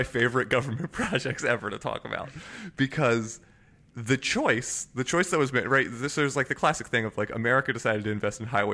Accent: Tokyo, Japan; I grew up in Tokyo, so I was riding the trains around Tokyo.

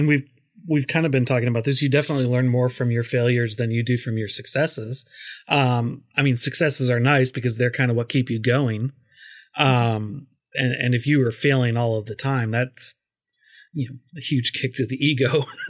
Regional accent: Minnesota, United States; now in US South; I grew up in the Midwest. I have now been in the South for a little over 25 years. But I did grow up, and it's two very different extremes. So I grew up in Minnesota.

